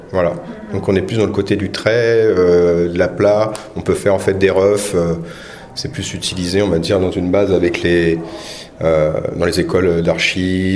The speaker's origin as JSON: {"language": "French", "town": "Montpellier", "region": "Occitanie", "country": "France", "said": "je suis artiste peintre, et je suis de Montpellier."}